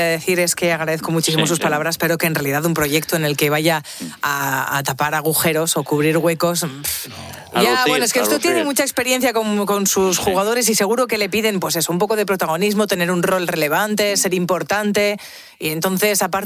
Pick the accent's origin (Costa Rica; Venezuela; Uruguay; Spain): Spain; Autol, La Rioja; also born or lived in Quel; yo soy de Autol y de Kel, que son dos pueblos, uno a 5 kilómetros del otro, y que tienen hasta distinto acento, distintas palabras, distintos platos.